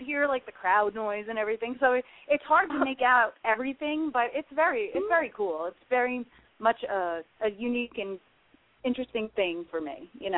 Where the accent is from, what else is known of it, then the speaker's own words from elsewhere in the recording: Poughkeepsie, New York, United States; now in Las Vegas, United States; I'm originally from New York, but I now reside in Vegas.